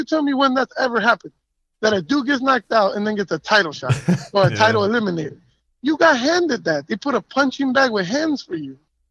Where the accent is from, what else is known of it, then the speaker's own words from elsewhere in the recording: Mexico; He's from Venezuela, I grew up in Mexico